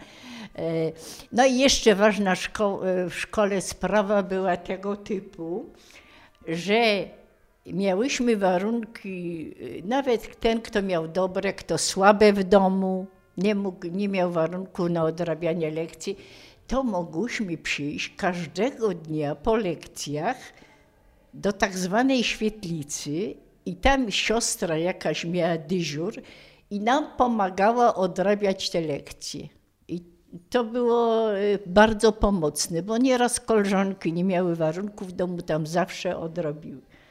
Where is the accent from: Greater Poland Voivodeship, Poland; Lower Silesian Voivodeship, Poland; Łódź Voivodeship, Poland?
Greater Poland Voivodeship, Poland; Kalisz; born there; No i ja też urodziłam się w Kaliszu, kocham Kalisz